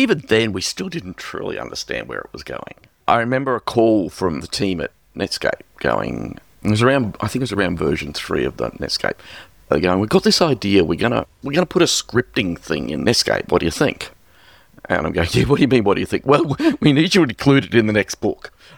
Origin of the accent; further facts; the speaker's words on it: Australia; it was being held in Australia, in my hometown.